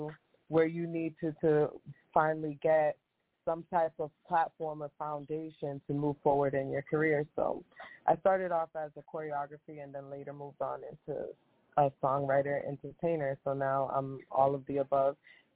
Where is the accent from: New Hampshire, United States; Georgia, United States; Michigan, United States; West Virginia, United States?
New Hampshire, United States; now in Philadelphia, United States; I'm originally from New England, from New Hampshire